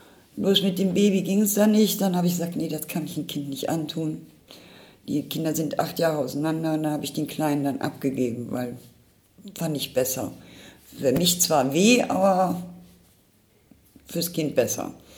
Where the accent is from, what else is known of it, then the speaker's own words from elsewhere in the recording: Düsseldorf, North Rhine-Westphalia, Germany; Ich bin in Düsseldorf zu groß geworden.